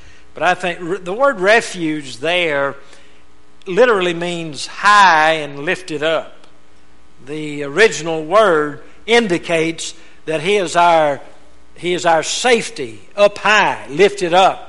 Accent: Louisiana, United States; I was raised in Louisiana. I know a little bit about swamps. I remember preaching a revival there close to my hometown.

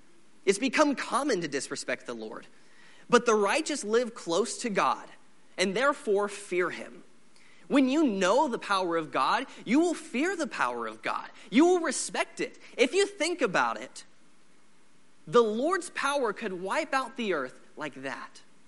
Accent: Seattle, Washington, United States; I was raised in Seattle, Washington

